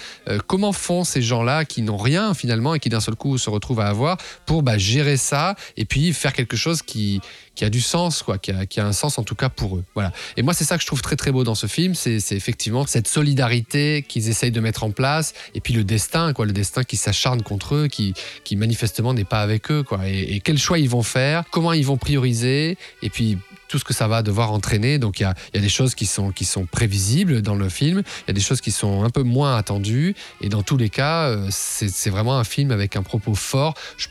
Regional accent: France; c'est pas encore la star internationale qu'on connaît, nous, en tant que Français

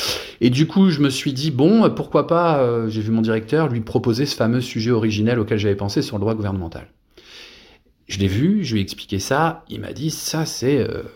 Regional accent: Hauts-de-France, France; born there; j'ai fini par revenir dans ma région natale, à l'Université de Lille

